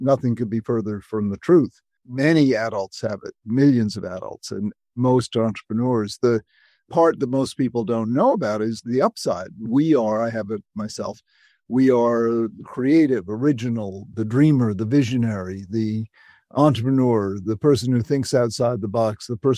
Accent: Chatham, Massachusetts, United States; I grew up in Cape Cod, in a little town called Chatham.

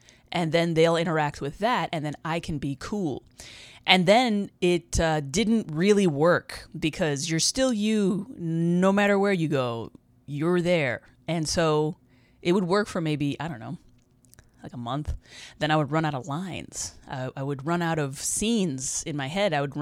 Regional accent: New York City, New York, United States; I'm from New York City, so maybe most people have seen something like it, but not me.

